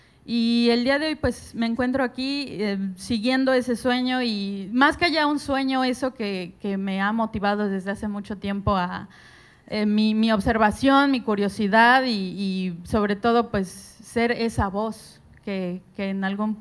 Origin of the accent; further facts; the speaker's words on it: Mexico City, Mexico; Soy de la Ciudad de México y escuchábamos siempre una estación de radio en la casa